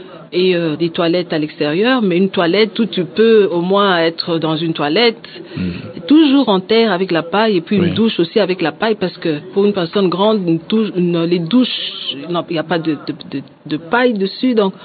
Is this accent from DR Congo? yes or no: yes; Lubumbashi, Haut-Katanga, DR Congo; Parce que dernièrement, je viens de Lubumbashi